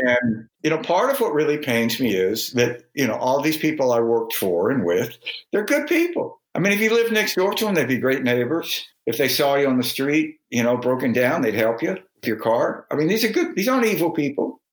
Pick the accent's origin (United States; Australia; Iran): United States; Mississippi; You know, George Wallace, I'm from Mississippi.